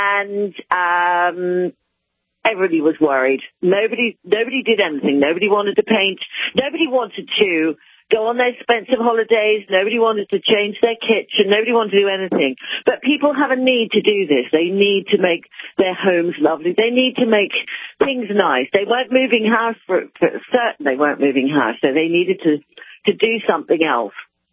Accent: Oxford, South East England, United Kingdom; As you probably can hear from my accent, I'm English. I come from Oxford.

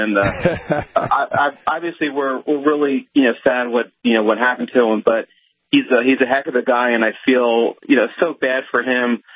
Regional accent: Philadelphia, Pennsylvania, United States; and I'm originally from Philadelphia

